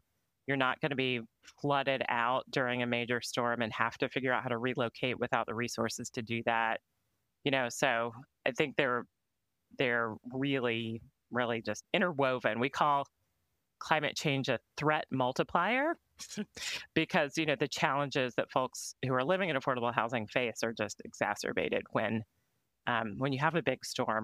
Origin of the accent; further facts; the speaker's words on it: Georgia, United States; I grew up in South Georgia in a rural area, and my father's family is from West Texas and were farmers and ranchers.